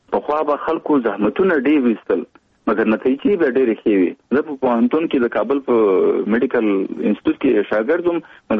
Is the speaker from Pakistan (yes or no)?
no; Kunar, Afghanistan; now in Kabul, Afghanistan; زه د افغانستان د یوې غرنۍ سیمې چې کونړ ولایت نومېږي زه د کونړ ولایت یم. په 1991 کال کې هلته زېږېدلی یم. ابتدایي اړومبني تعلیمات مې هلته په خپله سیمه کې کړي دي. وروسته بیا کابل ته راغلی یم.